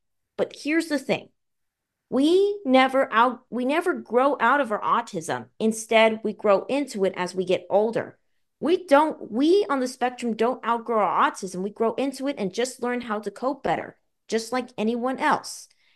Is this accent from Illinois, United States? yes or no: no; Sherman Oaks, California, United States; born there; So of course I was born in Sherman Oaks, California, of January 9th, 1995.